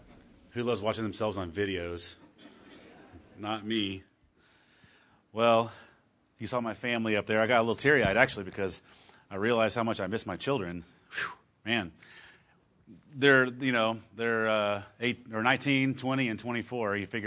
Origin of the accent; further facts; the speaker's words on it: Tow, Texas, United States; also born or lived in San Angelo; I was raised in a little bit all over Texas. I was born in San Angelo, and then we moved to a little town called Tow, Texas, T-O-W, like tow, but they call it Tow.